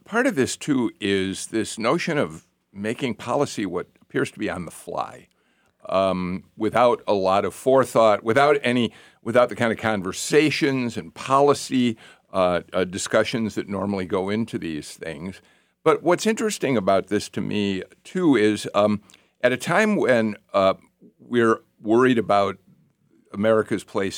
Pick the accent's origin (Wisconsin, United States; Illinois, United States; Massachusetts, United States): Illinois, United States; Chicago; I grew up, I've said this too many times, I grew up in Chicago. I used to travel on the tollway from Chicago to New York.